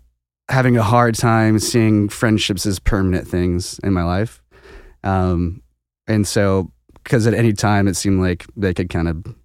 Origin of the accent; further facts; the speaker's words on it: St. Louis, Missouri, United States; so just a little background. I grew up mainly in St. Louis as a kid. Lots of freedom to run around.